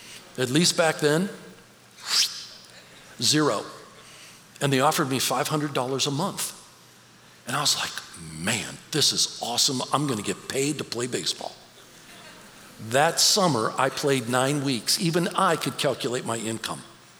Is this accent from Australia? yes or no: no; Youngstown, Ohio, United States; I was a kid from Youngstown, Ohio.